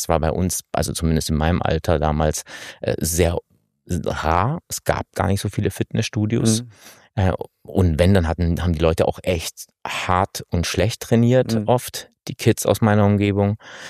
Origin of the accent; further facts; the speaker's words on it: Stuttgart, Baden-Württemberg, Germany; ich bin doch aus Stuttgart ursprünglich.